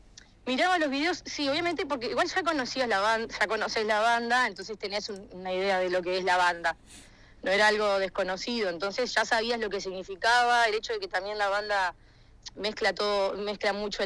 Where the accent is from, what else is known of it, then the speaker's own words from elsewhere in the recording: Salto, Uruguay; porque soy de Salto, o sea, obviamente también eso de que cuesta moverse acá dentro del Uruguay